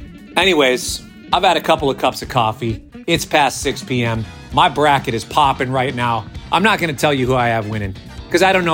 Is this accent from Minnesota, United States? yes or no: yes; Minnesota, United States; I'm a hockey guy, okay? Yeah, I'm from Minnesota. I'm a hockey guy.